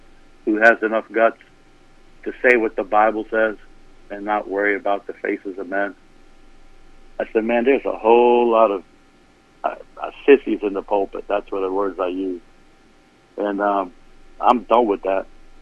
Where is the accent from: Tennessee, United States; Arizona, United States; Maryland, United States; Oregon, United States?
Maryland, United States; Rockville; And where I grew up in Rockville, Maryland, there's a lot of Catholic churches, so I had a lot of questions.